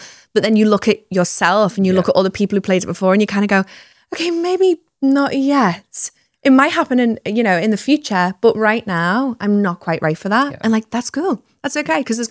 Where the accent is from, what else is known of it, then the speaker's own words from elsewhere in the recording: Liverpool, North West England, United Kingdom; I'm from Liverpool. I grew up like watching the film and being in another Willie Russell show is just like a dream come true.